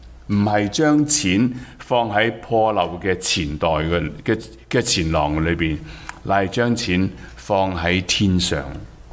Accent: China; 如果你去欧洲行一行，我们中国人就是这样，辛苦一世打拼赚钱

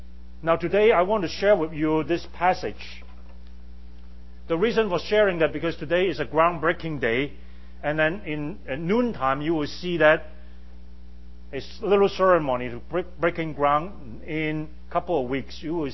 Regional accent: Hong Kong; English is a second language; I grew up in Hong Kong.

